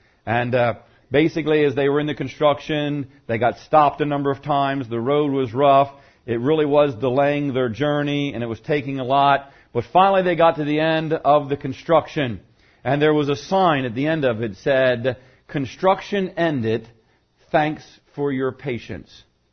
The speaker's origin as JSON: {"language": "English", "region": "Pennsylvania", "country": "United States", "tie": "born or raised there", "said": "And I just said, well, I was raised in Chester County. I knew Pastor Bunning. I know Wagontown Chapel."}